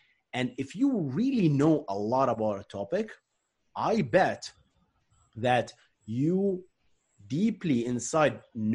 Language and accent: English; Bahrain; especially back in my home country, Bahrain.